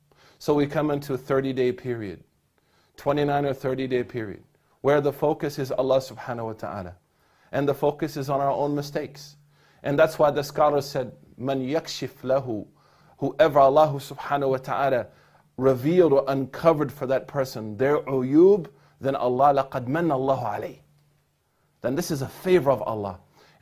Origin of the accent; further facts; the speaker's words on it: Oklahoma, United States; now in California, United States; When you couple that with the fact that we live in California, I'm originally from Oklahoma.